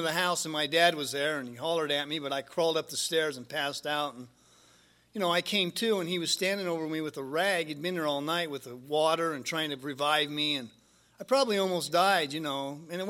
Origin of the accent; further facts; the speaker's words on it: United States; I grew up in Wyoming, which is by Salt Lake